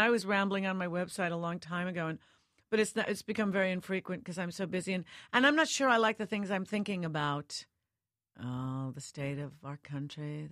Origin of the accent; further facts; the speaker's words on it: Northport, New York, United States; when I was growing up, even though I grew up in Northport, which is only like 42 miles from the city, it was still fairly far away.